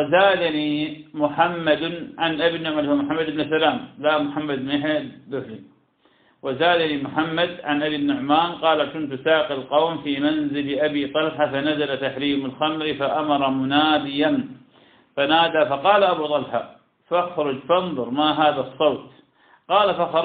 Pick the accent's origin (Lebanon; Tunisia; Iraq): Iraq; كان عندنا بالعراق ما يسمى بالستيكوتين